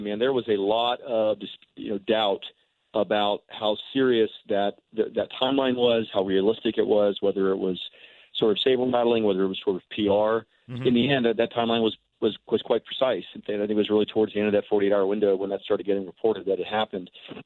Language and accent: English; United States; it is a remarkable experience to do that for the first time, particularly as an American, right?